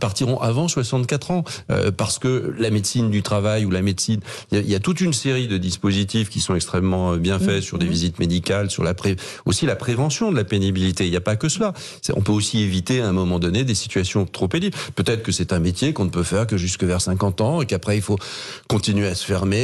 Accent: France; Quand on le dit, nous on est français.

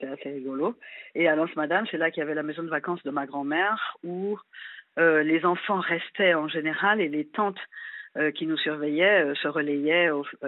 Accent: Schoelcher, Martinique; also born or lived in Fort-de-France; Je suis née à Fort-de-France, mais j'ai vécu à Chelcher. Chelcher, c'est quand on remonte vers le nord, à partir du centre de la Martinique.

